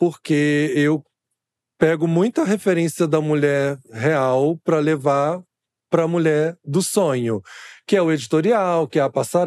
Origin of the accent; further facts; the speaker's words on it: Nova Iguaçu, Rio de Janeiro, Brazil; Porque eu cheguei em São Paulo, eu sou de Nova Iguaçu, né? Uhul, Nova Iguaçu.